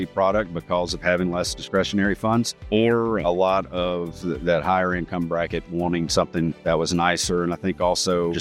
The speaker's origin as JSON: {"language": "English", "region": "Virginia", "country": "United States", "said": "That's right, about an hour outside of that in southwestern Virginia."}